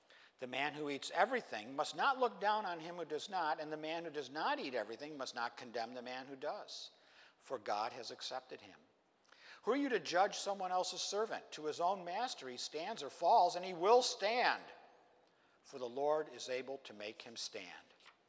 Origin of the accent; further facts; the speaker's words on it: Buffalo, New York, United States; also born or lived in South; I'm from Buffalo, New York, so I'm a Yankee. And when I lived in the South, that was how they defined me.